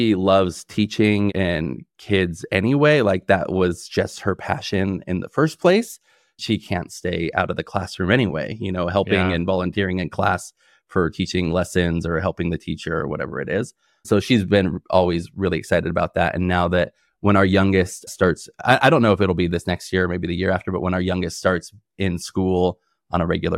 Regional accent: California, United States; I'm from the Bay Area, so it was kind of like moving from one home to another.

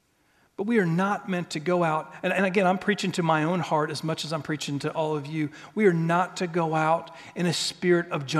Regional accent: Virginia, United States; Again, I grew up in Virginia. And there's a great rivalry.

